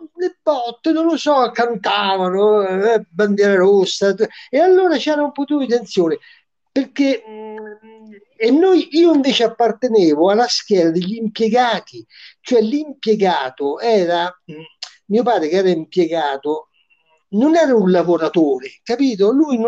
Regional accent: Venice, Veneto, Italy; Dicevo, io sono da Venezia, c'è differenza, eh.

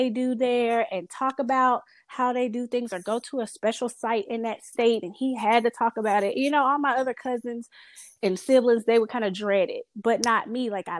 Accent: California, United States; that all probably comes from me growing up in California and having to travel so much to Mississippi over the summers.

